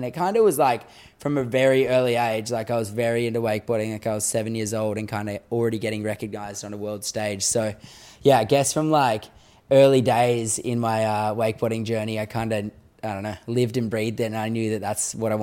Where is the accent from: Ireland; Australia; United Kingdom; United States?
Australia; Newcastle, New South Wales; Yeah, I grew up in Newcastle, Australia, in this small town called Madawi.